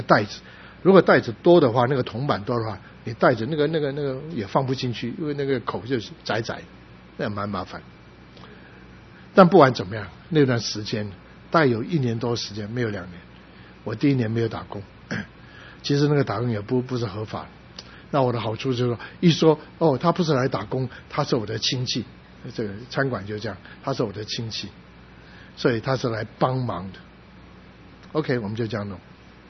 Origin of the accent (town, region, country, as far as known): Guangdong, China